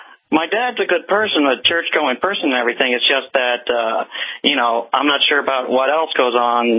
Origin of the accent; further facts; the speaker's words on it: St. Louis, Missouri, United States; I'm from St. Louis, Missouri